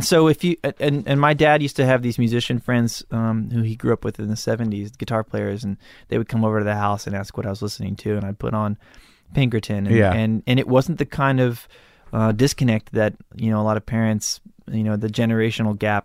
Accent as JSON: {"language": "English", "town": "Malibu", "region": "California", "country": "United States", "tie": "born or raised there", "said": "It's one of the things that I would attribute to growing up in Malibu."}